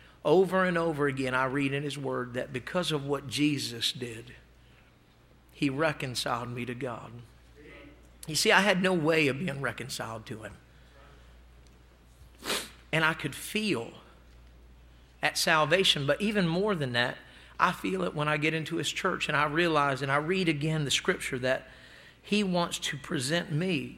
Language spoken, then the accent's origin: English; Salisbury, Maryland, United States; My hometown is called the Crossroads of Delmarva. There's three states there, Delaware, Maryland, Virginia, all connected in a peninsula. And right smack and dab in the middle is Salisbury.